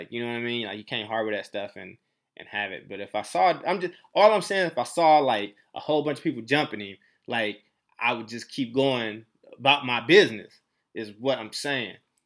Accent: Oakland, California, United States; his son and I are actually the same age, and we grew up together in North Oakland

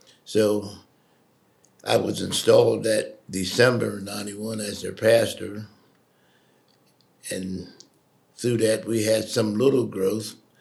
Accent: Westchester, New York, United States; I was not born in Kennett. I was born in Westchester, lived there for 18 years, and I spent 4 years in the Marine Corps.

